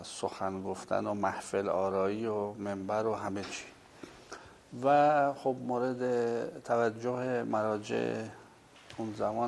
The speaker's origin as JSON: {"language": "Persian", "region": "Qom", "country": "Iran", "tie": "born or raised there", "said": "هنوز منزل پدری ما قم هست. و دیگه ما در قم به دنیا آمدیم."}